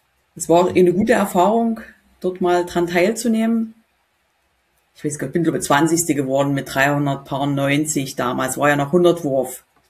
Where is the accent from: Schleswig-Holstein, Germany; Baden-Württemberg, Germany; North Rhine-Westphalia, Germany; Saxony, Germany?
Saxony, Germany; Bautzen; Also ich bin aus Bautzen direkt und bin dort im Keglerheim halt groß geworden.